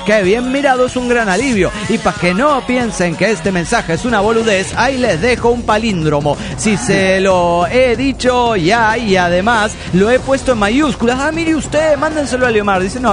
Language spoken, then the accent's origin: Spanish; Guadalajara, Jalisco, Mexico; de Guadalajara, Jalisco, México.